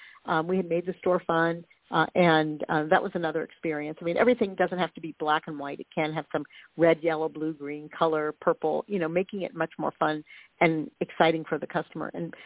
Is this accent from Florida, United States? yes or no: yes; Miami, Florida, United States; I grew up around Dadeland Mall in Miami, which, you know, is a gigantic mall now, but it was a small mall, outdoor mall